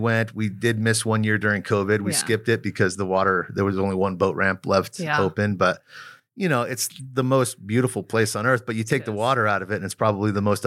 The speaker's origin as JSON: {"language": "English", "town": "Cortez", "region": "Colorado", "country": "United States", "tie": "born or raised there", "also_born_or_lived": "Durango", "said": "Like my whole family is from the Cortez Durango area. So I was born in Durango. We lived there for a little while, but that was kind of the regional hospital."}